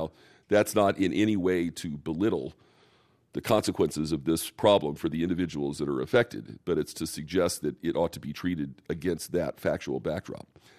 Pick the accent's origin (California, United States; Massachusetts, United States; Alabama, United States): Massachusetts, United States; Boston; we hope to be the winner for a license in my hometown of Boston.